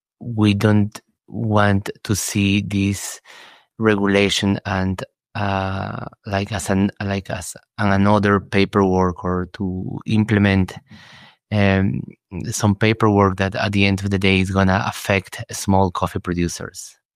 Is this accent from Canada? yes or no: no; Peru; English is a second language; I am from Peru.